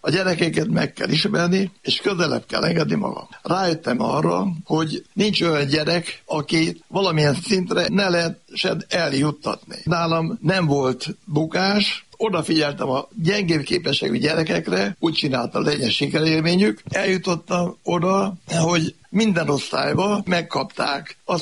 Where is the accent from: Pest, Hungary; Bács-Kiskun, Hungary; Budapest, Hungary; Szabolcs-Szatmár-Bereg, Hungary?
Szabolcs-Szatmár-Bereg, Hungary; Demecser; born there; Visszamentünk Demecserbe, ott születtem, felvettem a ünnepi öltönyt, amiben megkaptam a diplomámat